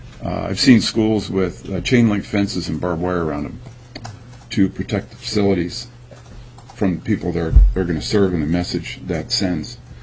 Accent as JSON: {"language": "English", "town": "Fairbanks", "region": "Alaska", "country": "United States", "tie": "born or raised there", "said": "I was born and raised in Alaska. I was born in the territory. And this is very personal to me, so bear with me if you would. I grew up in Fairbanks."}